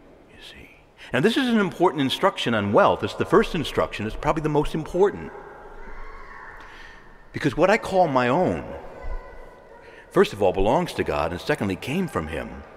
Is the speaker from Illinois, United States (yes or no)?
yes; Chicago, Illinois, United States; in his hometown of Chicago, and it's my hometown as well, where I was born